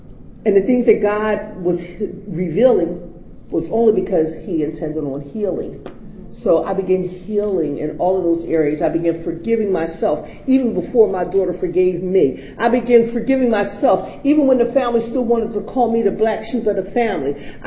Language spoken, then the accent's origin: English; Philadelphia, Pennsylvania, United States; born there; moved away; also born or lived in New Jersey; I was born in Philadelphia. And I did what we call a geographic cure. Once I was in Philadelphia, then I moved to New Jersey.